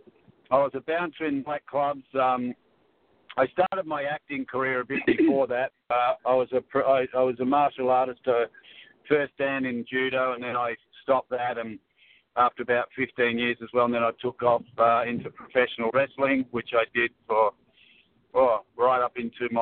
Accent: Melbourne, Victoria, Australia; born there; I was born in Melbourne, Australia, back in the dark ages of 1952

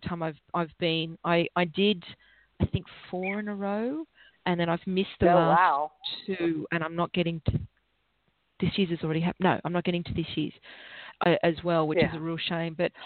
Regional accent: Australia; So I'm the Australian tourism industry is going to hunt me down and shoot me one day because I'm sure I do a bad job of selling this country. It really is a nice country. Come visit us.

